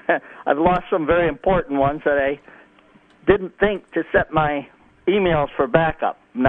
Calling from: Hilton, New York, United States; I'm calling from Hilton.

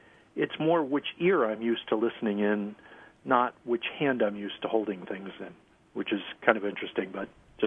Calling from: Webster, United States; From Webster, where life is worth living.

